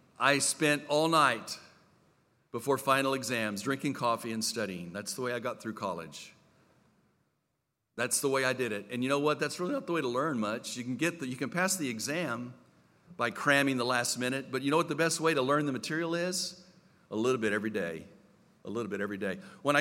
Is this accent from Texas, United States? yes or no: yes; El Paso, Texas, United States; I grew up in El Paso on the border. It's all about mañana.